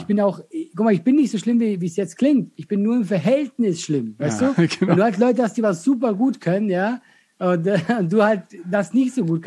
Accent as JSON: {"language": "German", "country": "Switzerland", "tie": "born or raised there", "first_language": "Swiss German", "moved": "as an adult", "said": "ich bin in der Schweiz groß geworden, bis 20. Ist meine Muttersprache. Ich rede mit meiner Familie Schweizerdeutsch."}